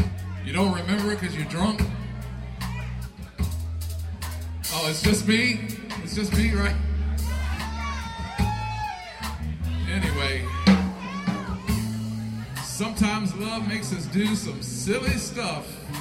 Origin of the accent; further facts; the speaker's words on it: Elizabethtown, Kentucky, United States; born there; now in Florida, United States; I've been here in Florida for a while, but I was born in Kentucky.